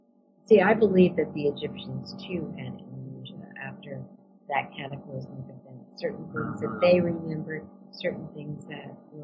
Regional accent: Connecticut, United States; Where are you from?" And I said, "I'm from Connecticut."

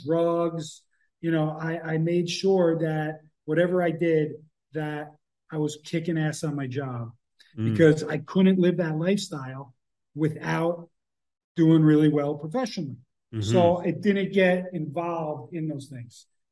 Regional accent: New Jersey, United States; I'm from Jersey. We don't talk like that.

